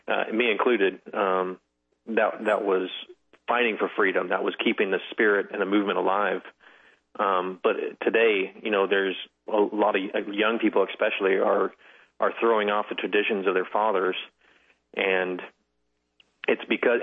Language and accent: English; Florida, United States; also born or lived in California; But personally, I was born in California, so I was born out in your neck of the woods, but I only lived there for 6 years. Lived in Florida for the rest of the next 28. I'm 34 years old.